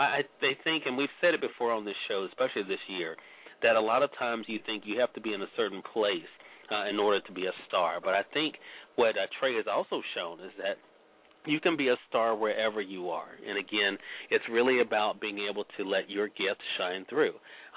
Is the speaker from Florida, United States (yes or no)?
no; Mississippi, United States; Back on WNPR 90.1 FM in my home state of Mississippi.